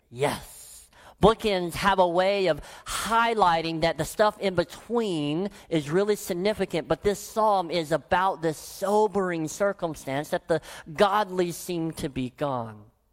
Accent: the South, United States; I grew up in the South and we talked in imagery all the time.

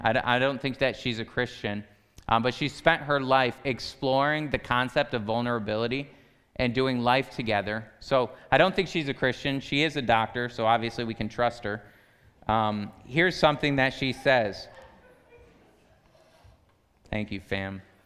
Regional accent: United States; We're American in here, so we like to own our rights.

